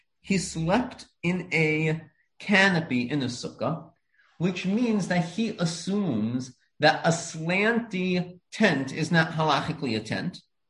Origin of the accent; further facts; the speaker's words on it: Lawrence, New York, United States; I grew up on Central Avenue in Lawrence, and there was a Reform temple across the street called Temple Israel.